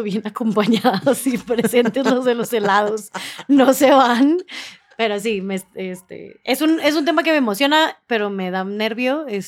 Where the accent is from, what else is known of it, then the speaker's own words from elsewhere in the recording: Mexico City, Mexico; Nosotras somos las morras chilangas.